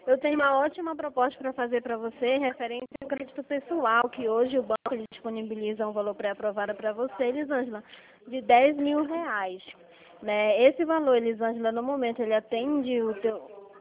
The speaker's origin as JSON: {"language": "Portuguese", "town": "Curitiba", "region": "Paraná", "country": "Brazil", "said": "Paraná, Curitiba."}